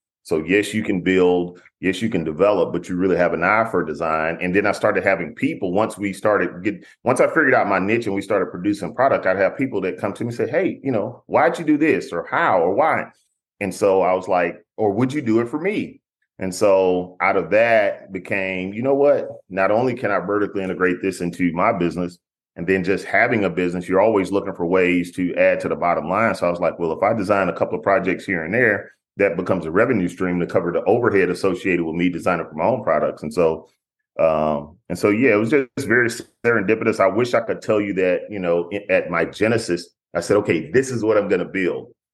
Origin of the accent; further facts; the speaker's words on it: Houston, Texas, United States; Now, I'm just a kid growing up in Fifth Ward. If you ever heard the … that's where … they from Fifth Ward in Houston, Texas, right east of downtown. So, you know, I was just a kid from the hood